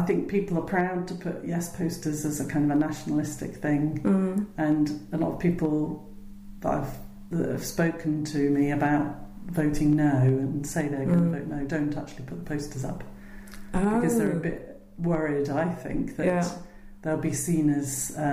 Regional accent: England, United Kingdom; I'm English

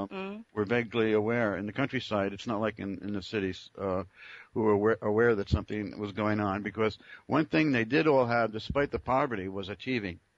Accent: New Jersey, United States; now in France; I'm originally from New Jersey, USA. I first came to France in 1966, and then in 76 I came more or less permanently and created a language school in the south of France.

